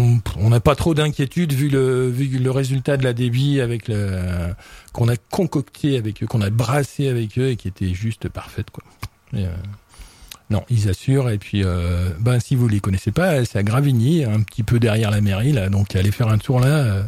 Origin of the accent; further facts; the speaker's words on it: Normandy, France; en plus je viens du Cotentin donc c'est aussi du patois